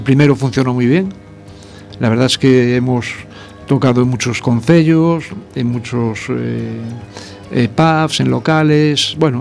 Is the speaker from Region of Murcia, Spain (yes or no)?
no; Laxe, Galicia, Spain; born there; also born or lived in Lugo; No, yo nací en Laxe.